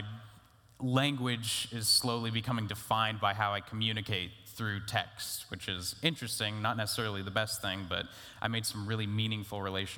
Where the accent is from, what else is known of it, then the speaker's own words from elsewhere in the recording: Provo, Utah, United States; born there; also born or lived in Indiana / New York / Ohio; Going way back, I was born in Provo, Utah. My family, very Mormon at the time. But throughout my life, we quickly moved between Indiana and upstate New York and Ohio and back again and around and stuff.